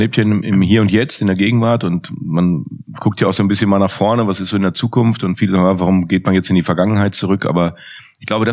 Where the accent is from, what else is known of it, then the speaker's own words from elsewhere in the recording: North Rhine-Westphalia, Germany; ich möchte gerne in der Region, wo ich groß geworden bin, auch mal fußballerisch arbeiten. Und das ist für mich der Pott.